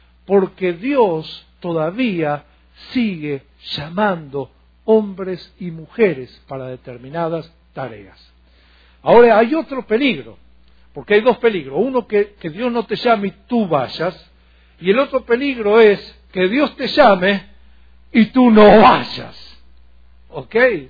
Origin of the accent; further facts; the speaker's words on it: Argentina; establecimos iglesias en mi país, en Argentina